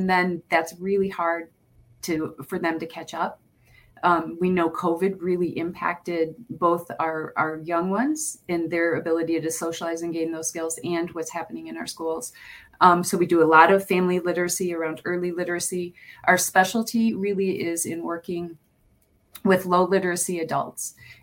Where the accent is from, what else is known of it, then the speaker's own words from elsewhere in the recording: Illinois, United States; also born or lived in New Hampshire; now in Michigan, United States; I was raised in Illinois, but was living in New Hampshire at the time.